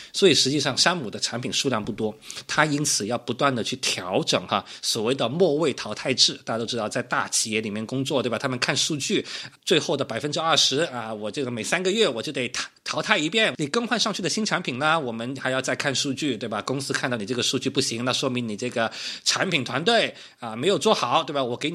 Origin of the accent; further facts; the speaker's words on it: Guangdong, China; 因为可能我的这个口味比较清淡啊，我是个广东人